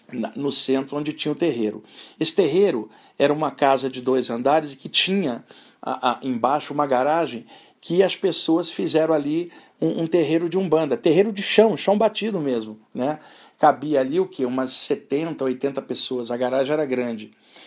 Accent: Rio de Janeiro, Brazil; Eu cresci na Baixada Fluminense do Rio de Janeiro, área de periferia

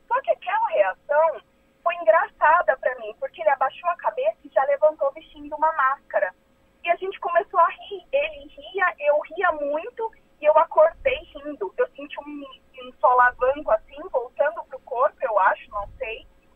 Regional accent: Arujá, São Paulo, Brazil; Eu sou de Arujá.

